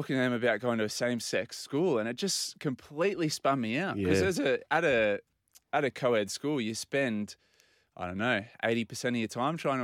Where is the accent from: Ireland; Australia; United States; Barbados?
Australia; Port Macquarie, New South Wales; I did a lot growing up in Port Macquarie, so I know the scene